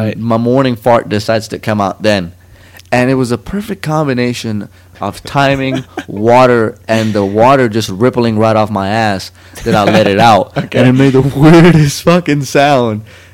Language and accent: English; Dubai, United Arab Emirates; My brother, we grew up in the Middle East. And to be more specific, it was in what people call Dubai nowadays, the United Arab Emirates.